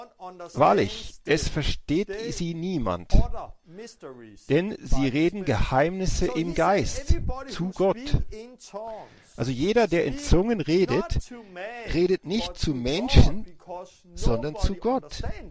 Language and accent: German; Denmark; first language Danish; German is a second language; Ich bin eigentlich ja Däne und spreche Dänisch, aber ich spreche eine Sprache. Und das Dänische ist meine Muttersprache. Das habe ich gelernt als Baby, als Kind.